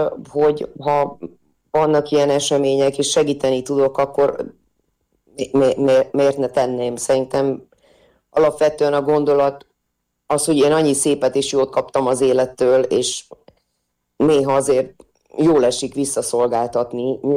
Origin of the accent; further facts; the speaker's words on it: Romania; kicsit hasonló helyzetben azért éltem én Romániában, hiszen én is határon túli vagyok, csak egy másik határnak a túljáról